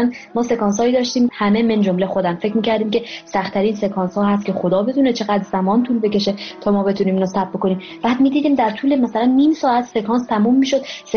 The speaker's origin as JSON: {"language": "Persian", "country": "Afghanistan", "said": "امسال 15 سال شده که من افغانستان زندگی می‌کنم و یک شناخت بسیار خوبی دارم از افغانستان"}